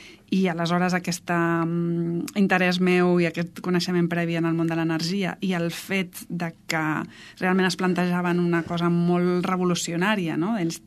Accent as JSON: {"language": "Catalan", "town": "Barcelona", "region": "Catalonia", "country": "Spain", "said": "és veritat que des de Barcelona, es nota que soc de Barcelona"}